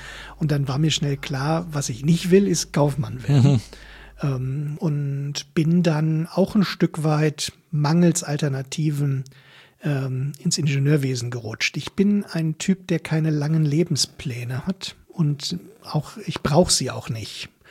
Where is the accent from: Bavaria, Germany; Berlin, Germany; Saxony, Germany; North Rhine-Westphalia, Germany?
North Rhine-Westphalia, Germany; born there; moved away; Ich bin geboren im Sauerland, habe dort aber nicht sehr viele Jahre verbracht.